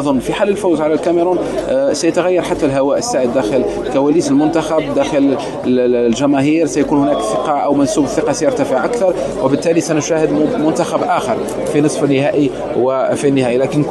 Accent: Morocco; حسب رأينا كمغاربة على الأقل

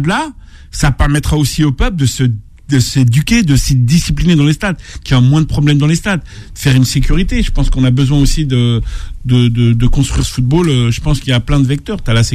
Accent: Algeria; moi je suis algérien, je suis fier.

